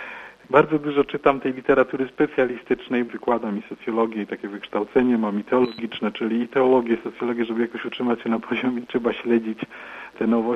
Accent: Silesian Voivodeship, Poland; Urodziłem się na Śląsku, tutaj się wychowałem, tutaj się kształciłem.

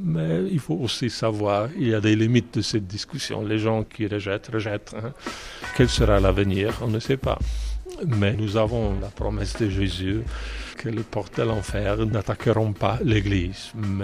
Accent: Poland; comme je suis européen, je suis polonais, nous vivons en Europe

